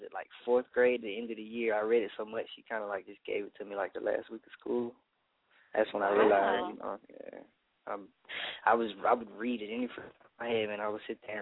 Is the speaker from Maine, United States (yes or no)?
no; Pensacola, Florida, United States; I'm from Pensacola, Florida. It's Northwest Florida, the 850 area code, not too far from Alabama.